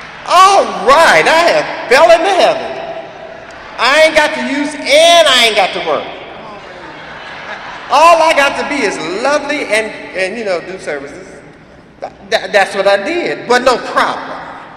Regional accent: Ohio, United States; And I said, this motherfucker don't know me. I'm from Ohio.

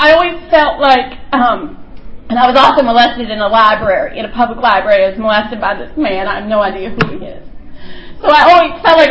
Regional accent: United States; So I grew up in Carroll County in a nice suburban area.

